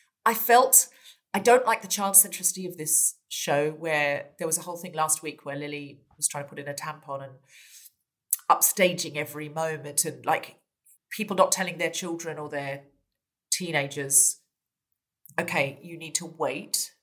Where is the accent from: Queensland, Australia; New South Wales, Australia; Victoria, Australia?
Queensland, Australia; Gold Coast; now in United Kingdom; I never identified as a Gold Coast girl, as a Queenslander, even as an Australian, really.